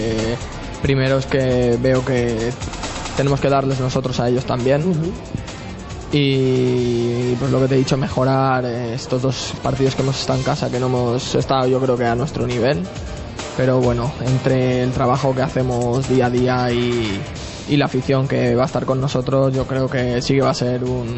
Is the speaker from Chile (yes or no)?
no; Valencia, Valencian Community, Spain; yo que siempre que soy de aquí, de Valencia, de la Comunidad Valenciana, pues siempre desde pequeño he seguido